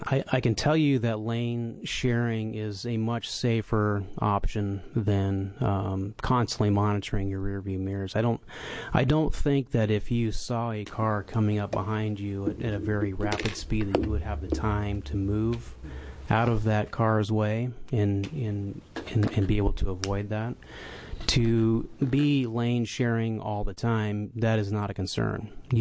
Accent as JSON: {"language": "English", "town": "Beaverton", "region": "Oregon", "country": "United States", "also_born_or_lived": "California", "said": "I'm from Beaverton, Oregon. I'm a former resident of California."}